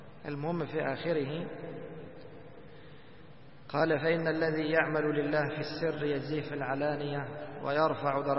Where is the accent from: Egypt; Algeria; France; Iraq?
Egypt; مثل عندنا في مصر يقولوا هاتها من قصيرها